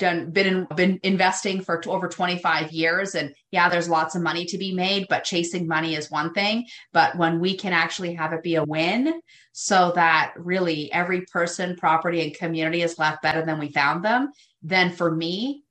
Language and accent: English; Canada; I'm actually Canadian, and I was actually born to a teenage mother.